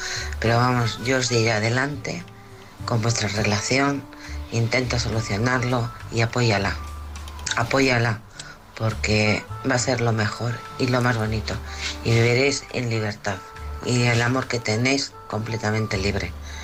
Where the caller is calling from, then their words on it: Alcorcón, Community of Madrid, Spain; de Alcorcón.